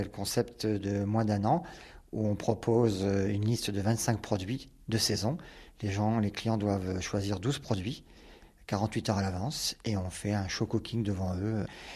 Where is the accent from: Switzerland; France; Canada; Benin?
France; Hauts-de-France; now in Alsace, France; Alors je suis ch'ti à la base, d'adoption alsacienne.